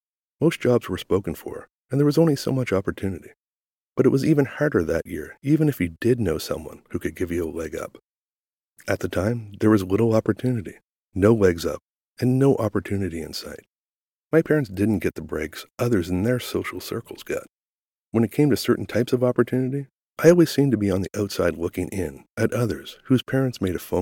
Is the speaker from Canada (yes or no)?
yes; Nova Scotia, Canada; In 1991, the economy of my hometown and the province of Nova Scotia in general was depressed.